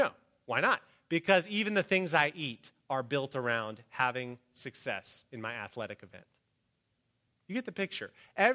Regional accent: Midwest, United States; I knew lots of farmers growing up in the Midwest

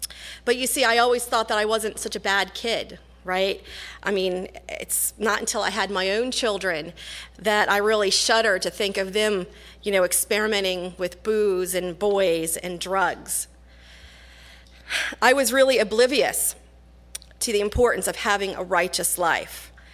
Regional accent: Virginia, United States; As most of you know, we are transplants. I'm from the East Coast. I grew up out in Virginia at the base of the Blue Ridge Mountains. I'm a country girl.

